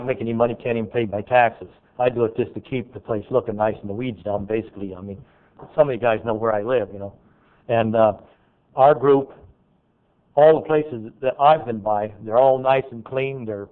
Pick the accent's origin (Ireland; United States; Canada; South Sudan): United States; Turlock, California; from Turlock, 1443 Sevens Road.